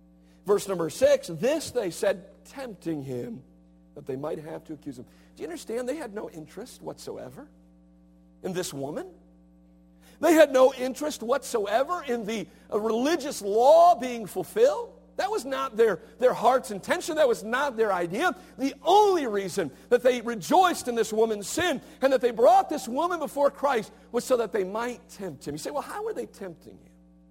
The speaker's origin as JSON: {"language": "English", "town": "Cleveland", "region": "Ohio", "country": "United States", "tie": "born or raised there", "said": "I grew up on West 128th Street in Cleveland, Ohio. And we had lots of friends in the neighborhood."}